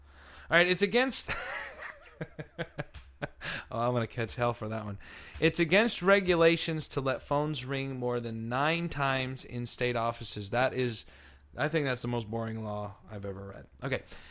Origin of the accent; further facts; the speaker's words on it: California, United States; since I come from California, we're going to pick California first.